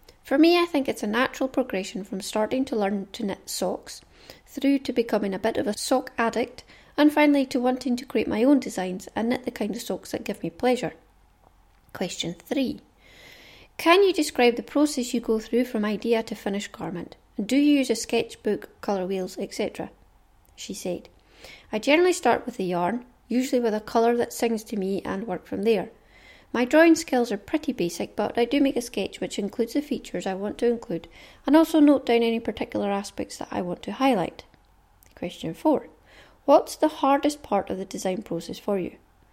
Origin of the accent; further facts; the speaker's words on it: North West England, United Kingdom; born there; now in England; I was born in Lancashire, close to Pendle Hill, of Pendle Witches fame.